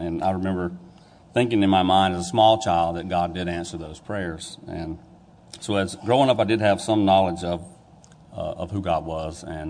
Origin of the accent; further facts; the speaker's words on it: Georgia, United States; now in Colbert, United States; I was born in Baines County, Georgia, raised there all my life. Came from a family of 10 children.